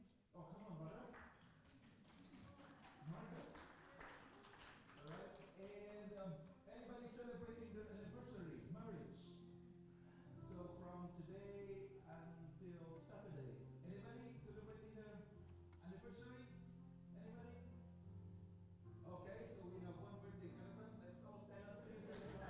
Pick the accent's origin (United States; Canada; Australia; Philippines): Philippines; English is a second language; I'm a Filipino